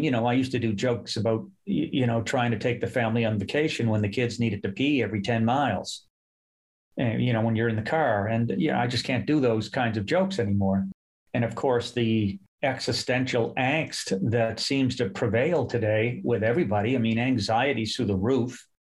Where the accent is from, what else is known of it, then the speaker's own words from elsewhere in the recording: Halifax, Nova Scotia, Canada; I grew up in Halifax, a very racialized city. It's got the oldest Black population in Canada.